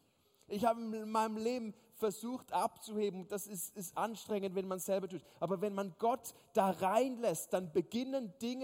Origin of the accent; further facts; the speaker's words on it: Switzerland; Bei uns in der Schweiz heißen Teen Nights, das sind so Abende von 8 bis 10. Aber das ist in Deutschland Teen Night.